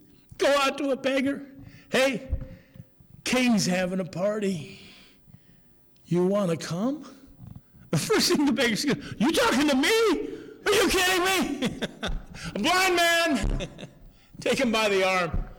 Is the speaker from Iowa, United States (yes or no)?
yes; Cedar Rapids, Iowa, United States; also born or lived in Minnesota; I was born in America, in Minnesota. I was raised in Cedar Rapids, Iowa. There are churches everywhere.